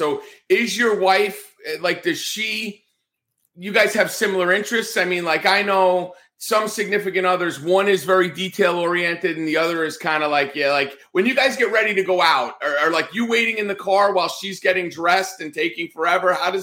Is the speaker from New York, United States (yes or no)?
no; New Jersey, United States; now in Florida, United States; Like, I know, like, I'm from New Jersey. So whereas here in Florida, while it's one of our oldest states, New Jersey, there's a lot of historical sites.